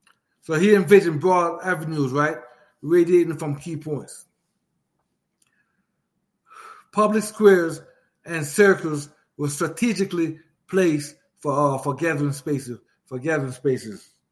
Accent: Maryland, United States; Now, I grew up, like I said, I grew up in Maryland, 15, 20 minutes away from D.C., right?

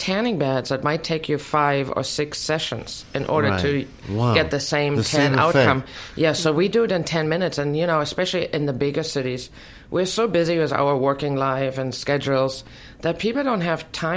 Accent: Germany; I'm originally from Germany, so I have very, very pale skin, and I can actually not tan in the natural sun.

